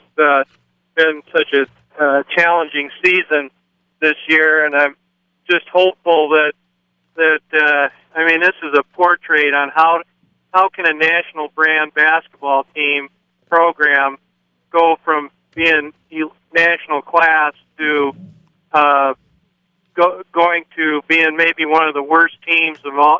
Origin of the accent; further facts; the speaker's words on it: South Dakota, United States; I'm from South Dakota.